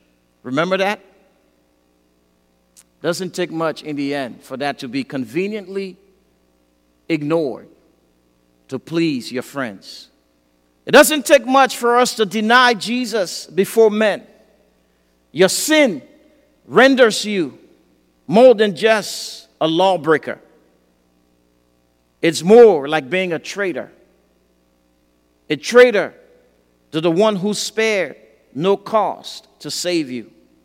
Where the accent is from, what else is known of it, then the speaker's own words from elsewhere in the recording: Liberia; I remember growing up in West Africa under a dictatorship. And one year there was a coup d'etat in Liberia.